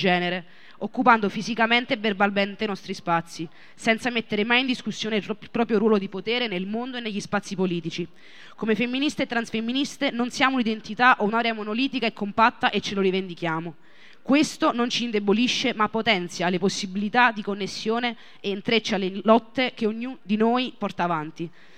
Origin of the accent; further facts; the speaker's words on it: Naples, Campania, Italy; vengo da Napoli